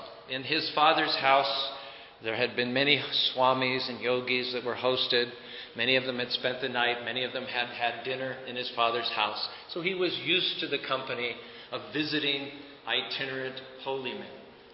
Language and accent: English; Pittsburgh, Pennsylvania, United States; moved away; I'm from Pittsburgh, but I haven't been back for 30 years.